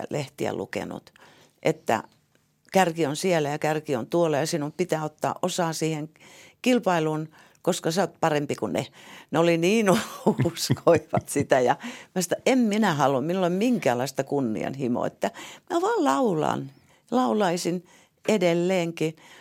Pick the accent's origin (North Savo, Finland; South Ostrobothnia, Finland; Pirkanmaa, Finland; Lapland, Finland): South Ostrobothnia, Finland; Tuuri; kaikki tuntevat Tuurin nyt. Et silloin kun minä synnyin ja kasvoin, niin eihän se ollut mikä ihme.